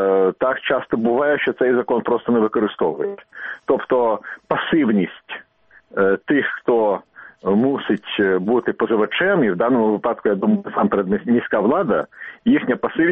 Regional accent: Kyiv, Ukraine; У нас є наш стародавній Київ, і ми, кияни, мусимо свою спадщину все ж таки зберігати.

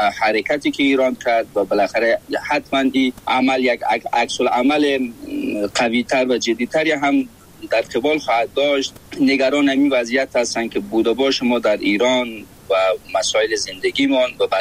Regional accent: Afghanistan

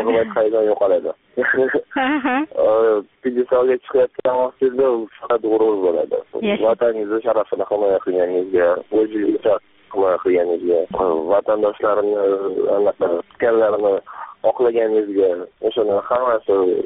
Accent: Khanabad, Andijan Region, Uzbekistan; Angijon viloyati Xonobod shahridan

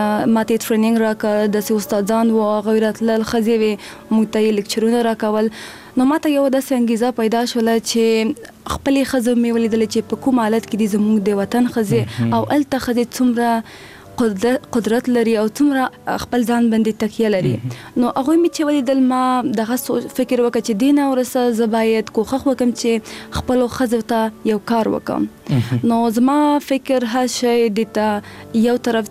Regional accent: Paktika, Afghanistan; now in Kabul, Afghanistan; او زه اصل د پکتیکا ولایت څخه یم او زه چې ماشومه وم هلته یو 15 کلنی په زهل تاومه. بیا چې آلات ښه شولو موږ کابل ته راغلو

